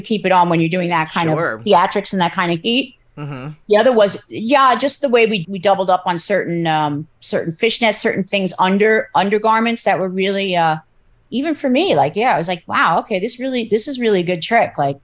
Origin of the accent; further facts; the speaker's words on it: New York, United States; also born or lived in Bronx; I was born in New York City, raised a little bit in the Bronx and then Long Island.